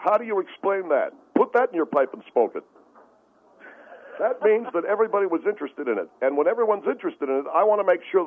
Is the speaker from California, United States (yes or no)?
yes; California, United States; So what's the big deal that I'm from California?